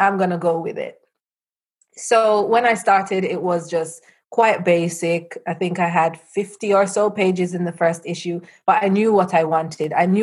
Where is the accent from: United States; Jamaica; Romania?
Jamaica; I'm Jamaican, so that's my Jamaican side.